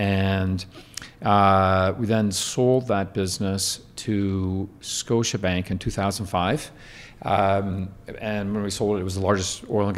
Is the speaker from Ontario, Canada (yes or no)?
yes; Ontario, Canada; I grew up in Ontario, went to high school in Toronto, and then went to Western for my undergrad.